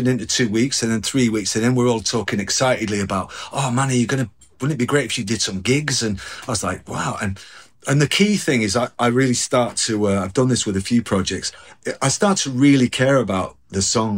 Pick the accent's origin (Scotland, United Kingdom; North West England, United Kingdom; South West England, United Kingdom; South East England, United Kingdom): North West England, United Kingdom; Manchester; also born or lived in Portland; When I came back from Portland, I moved to Manchester, not because it's my hometown.